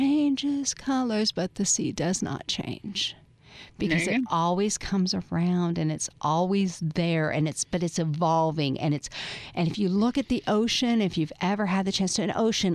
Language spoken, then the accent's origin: English; Los Angeles, California, United States; I grew up in Los Angeles, down the outskirts of LA.